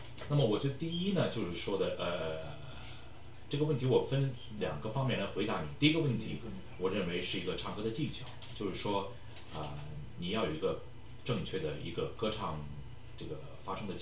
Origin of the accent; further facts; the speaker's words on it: Beijing, China; born there; 那么对我来说我是北京生人